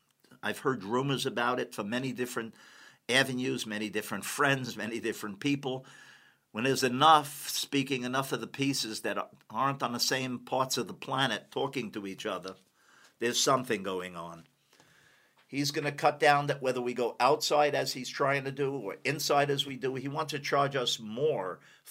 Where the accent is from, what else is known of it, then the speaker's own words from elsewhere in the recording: Brooklyn, New York, United States; I grew up in Brooklyn.